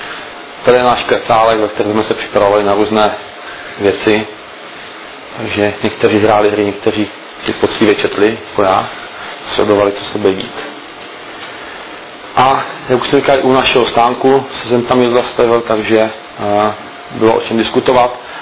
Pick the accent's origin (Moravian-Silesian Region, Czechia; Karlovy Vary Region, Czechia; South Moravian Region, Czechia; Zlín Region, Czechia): Zlín Region, Czechia; Vsetín; jsem ze Vsetína, z Moravy, z Valašska